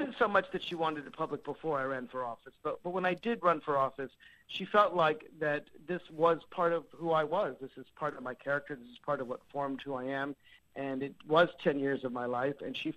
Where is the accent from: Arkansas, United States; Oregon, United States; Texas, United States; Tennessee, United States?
Tennessee, United States; I had to write several laws for my home state of Tennessee